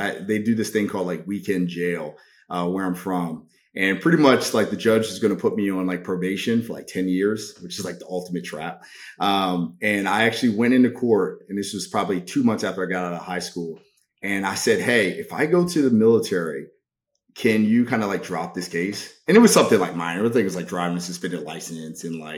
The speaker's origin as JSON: {"language": "English", "town": "Baltimore", "region": "Maryland", "country": "United States", "tie": "born or raised there", "said": "So I grew up in Baltimore, which is a really crappy city. Glad I grew up there"}